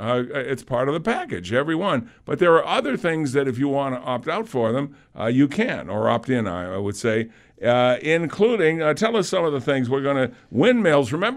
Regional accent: England, United Kingdom; See, we're English. We just say Joan of Arc.

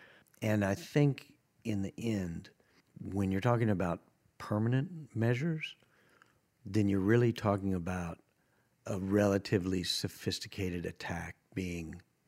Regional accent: Colorado, United States; I grew up in Colorado, but I love New York.

